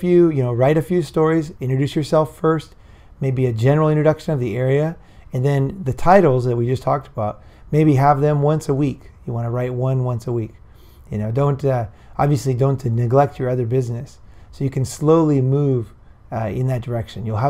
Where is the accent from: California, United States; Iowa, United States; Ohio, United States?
California, United States; San Clemente; Now I'm from San Clemente, so I'll use San Clemente as an example.